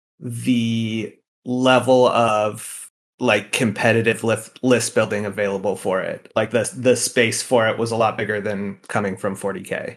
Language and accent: English; Santa Cruz, California, United States; I'm from the Santa Cruz Bay Area.